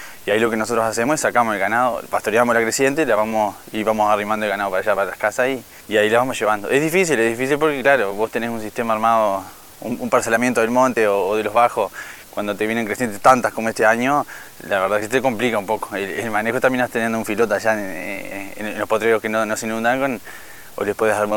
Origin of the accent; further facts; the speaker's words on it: Sauce, Canelones, Uruguay; Decidimos venirnos para acá, para el norte, por un tema de escala de tierra. Nosotros somos allá de Sauce y nos quedó chico, nos fue quedando chico.